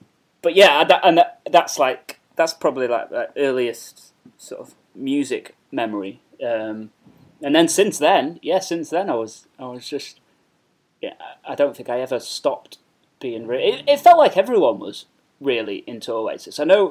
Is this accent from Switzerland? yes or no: no; Stockport, North West England, United Kingdom; So I'm from Stockport, which is like Greater Manchester. It's not that far from like Burnage and stuff. And it's I was born in 1987.